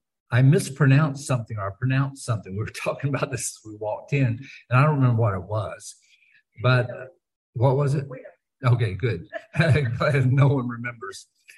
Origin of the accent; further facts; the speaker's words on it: Alabama, United States; born there; also born or lived in New Zealand / Fiji / North Dakota / Arkansas; I was born in Alabama, but I lived in New Zealand and Fiji and North Dakota and Arkansas.